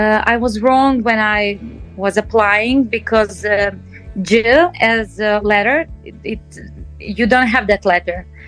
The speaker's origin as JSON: {"language": "English", "town": "Kotor", "region": "Kotor Municipality", "country": "Montenegro", "said": "I'm a singer from Kotor, Montenegro."}